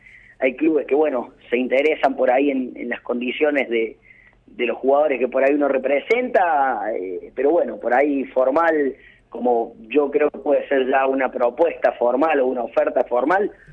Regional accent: Córdoba, Argentina; Acá en el interior, yo soy de Córdoba

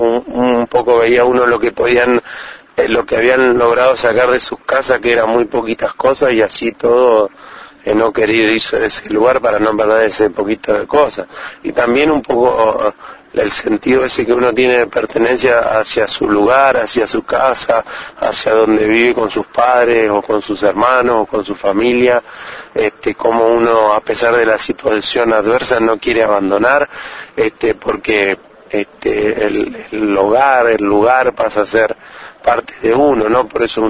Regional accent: Argentina; a uno como argentino, como ser humano

